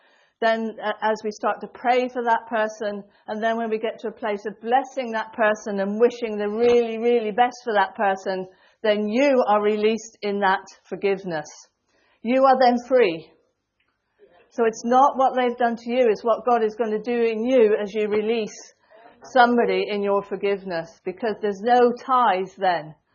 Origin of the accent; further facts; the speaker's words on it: Torquay, South West England, United Kingdom; I come up from Torquay here, but my granny actually came from North Devon.